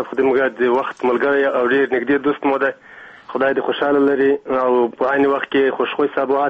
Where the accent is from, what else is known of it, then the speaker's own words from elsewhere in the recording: Afghanistan; now in Germany; او موږ افغانان د خپلو شخصي ګټو په خاطر باندې هر ورځ ورور له ورور جلا، پلار له زوی جلا.